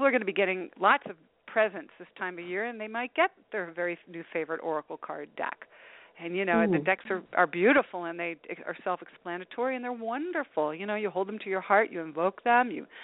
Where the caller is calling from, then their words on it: Southwest, United States; I'm in the Southwest.